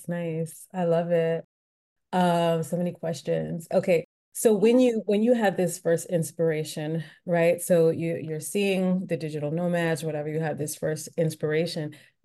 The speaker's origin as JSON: {"language": "English", "country": "Trinidad & Tobago", "also_born_or_lived": "Long Island, United States", "lives_now": "United States", "said": "And I was so immersed in the culture that you asked me, I'm Trinidadian, what?"}